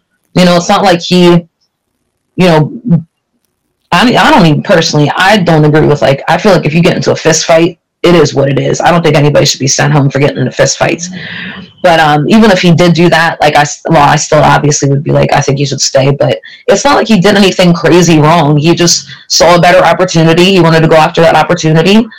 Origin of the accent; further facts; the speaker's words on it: Philadelphia, Pennsylvania, United States; and I'm from Philly, I know everything